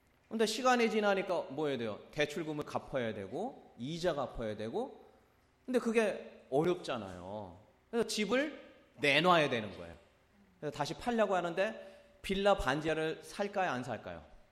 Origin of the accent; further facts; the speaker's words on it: Chungcheong, South Korea; 제가 착해가지고 충청도 사람이니까